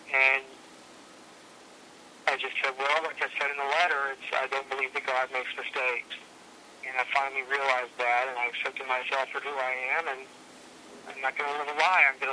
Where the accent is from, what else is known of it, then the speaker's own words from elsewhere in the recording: the South, United States; I was from the South, from a religious family